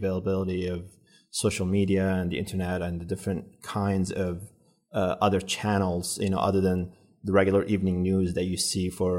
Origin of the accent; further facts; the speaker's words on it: Syria; moved away as an adult; now in United States; I grew up in Syria. Actually, I was born and raised in Syria, and I came here to the U.S. when I was 19.